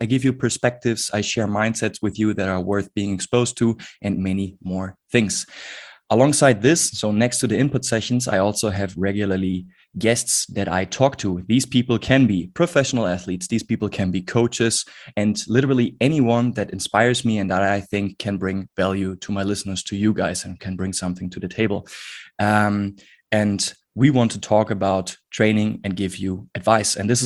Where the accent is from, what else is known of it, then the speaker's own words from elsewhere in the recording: Germany; accent: German; English is a second language; So I'm just going to say apologies out there to all the native speakers for my German sausage accent.